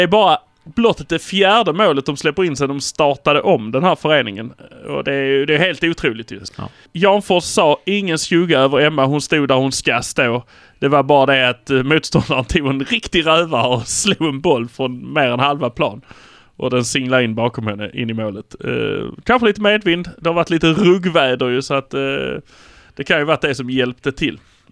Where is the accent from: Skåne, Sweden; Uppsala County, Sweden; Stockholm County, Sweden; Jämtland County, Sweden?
Skåne, Sweden; Malmö; vi är från Malmö, så nu kör vi!